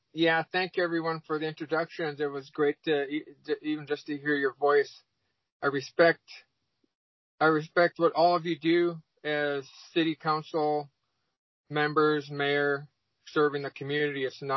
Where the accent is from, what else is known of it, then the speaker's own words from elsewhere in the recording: Kake, Alaska, United States; From the beginning, born and raised in Cake, Alaska. I'm a Tlingit here in Southeast from Cake.